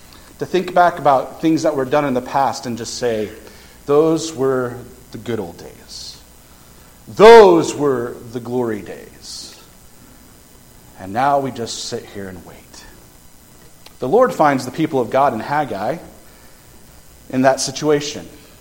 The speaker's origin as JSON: {"language": "English", "town": "Columbus", "region": "Kansas", "country": "United States", "tie": "born or raised there", "said": "I grew up in Columbus, Kansas, in the southeast corner of Kansas, in a town so small we had more cats than people. That's how small my hometown was in Kansas."}